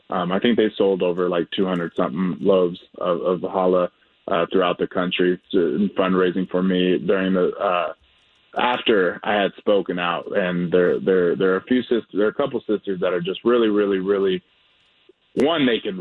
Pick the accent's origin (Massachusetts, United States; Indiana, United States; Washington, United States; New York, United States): Washington, United States; Tacoma; It's Tacoma, Washington, my hometown, my mother's home island of Guam, where I'm the first Chamorro descent to ever be drafted to the NFL